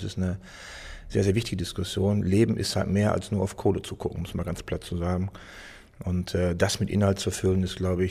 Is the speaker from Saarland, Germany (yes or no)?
no; North Rhine-Westphalia, Germany; Ich komme ja nun aus dem Ruhrgebiet, jedenfalls vom Rand des Ruhrgebiets und habe natürlich eine hohe persönliche Affinität.